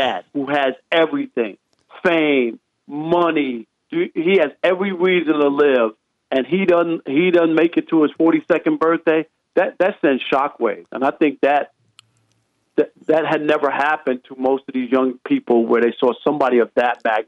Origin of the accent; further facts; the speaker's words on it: New York, United States; You know, people ask me, like, where am I from? When I used to go on vacation, you know, I'm from New York originally, but I spent 22 great years there.